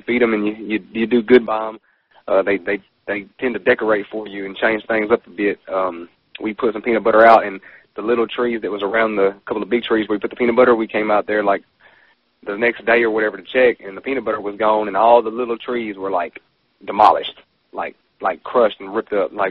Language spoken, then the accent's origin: English; Arkansas, United States; First of all … I'm from South Arkansas, Union County, to be a little bit more specific.